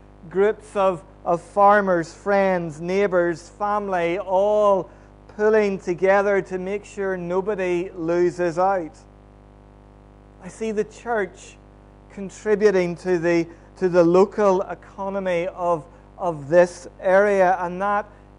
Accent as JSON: {"language": "English", "town": "Antrim", "region": "Northern Ireland", "country": "United Kingdom", "tie": "born or raised there", "said": "I didn't grow up in the countryside. I grew up in the town. I grew up in Antrim. More than that, the places I lived in Antrim were housing estates. Both of them actually were fairly newly built whenever I moved into them."}